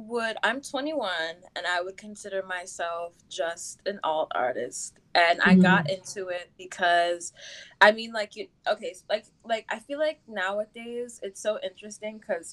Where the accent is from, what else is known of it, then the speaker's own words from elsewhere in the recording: Nigeria; And I'm Nigerian, so my parents were like, college.